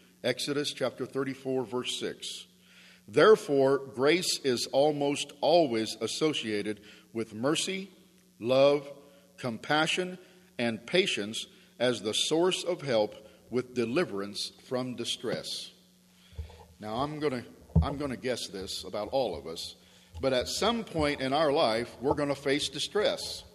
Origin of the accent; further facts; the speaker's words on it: Clinton, United States; I was born in Clinton and raised here.